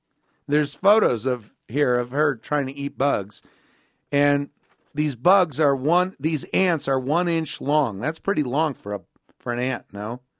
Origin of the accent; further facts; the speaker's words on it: United States; As an American, I say let's keep GMT in Greenwich where it belongs.